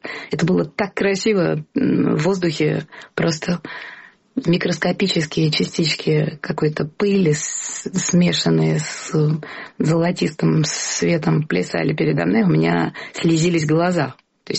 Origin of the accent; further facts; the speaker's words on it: Russia; потому что мы все из России, то мы поэтому вместе.